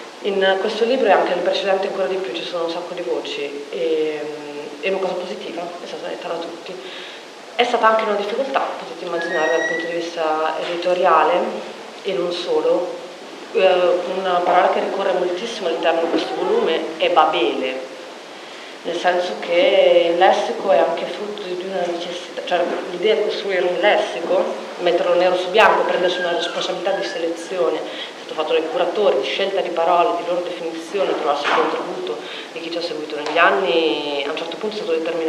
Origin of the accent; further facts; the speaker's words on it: Venice, Veneto, Italy; Io invece sono veneziana, per cui veniamo da una terra